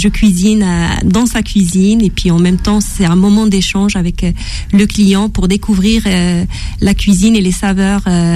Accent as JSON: {"language": "French", "country": "Morocco", "tie": "born or raised there", "said": "J'ai grandi au Maroc"}